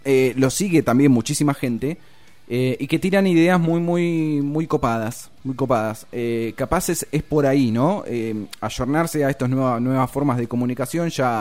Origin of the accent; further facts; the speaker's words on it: Argentina; a mí me da orgullo de decir soy argentino